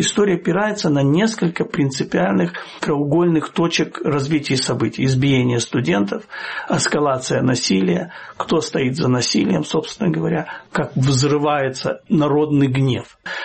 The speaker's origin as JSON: {"language": "Russian", "region": "Kyiv", "country": "Ukraine", "said": "Может быть, потому что я киевлянин."}